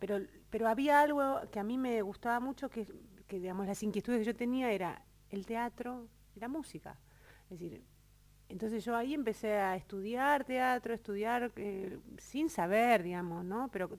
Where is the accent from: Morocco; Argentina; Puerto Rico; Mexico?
Argentina; Buenos Aires; yo soy porteña, digamos